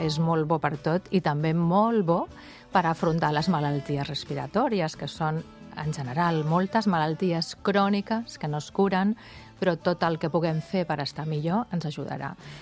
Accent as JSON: {"language": "Catalan", "town": "Barcelona", "region": "Catalonia", "country": "Spain", "said": "jo soc de Barcelona, però anàvem tots els caps de setmana a Caldetes."}